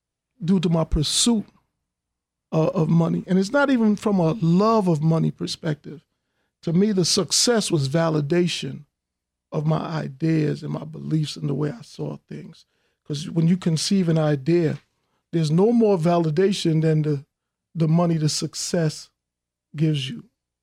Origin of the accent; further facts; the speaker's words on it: New York, United States; You know, growing up in New York, for me, I've always been a hustler, man.